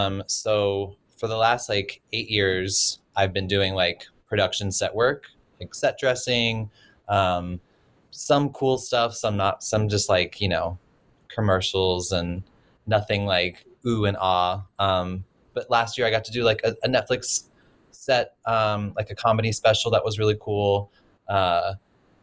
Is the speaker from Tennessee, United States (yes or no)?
no; North Carolina, United States; I grew up in North Carolina. We didn't have a budget for an interior designer.